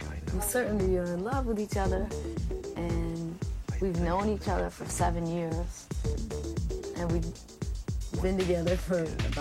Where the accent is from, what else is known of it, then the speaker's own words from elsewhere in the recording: Youngstown, Ohio, United States; born there; also born or lived in Pittsburgh, United States / Boston, United States / Virginia, United States / Washington, D.C., United States; now in New York, United States; I was born in Youngstown, Ohio. I moved to Wickley, PA, then Pittsburgh, PA, then Boston, then Virginia, then Washington, D.C., and now New York